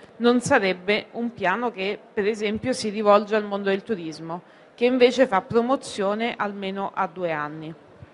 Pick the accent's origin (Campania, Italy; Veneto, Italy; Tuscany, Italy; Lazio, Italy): Lazio, Italy; Rome; da romani che guardiamo tutti dall'alto in basso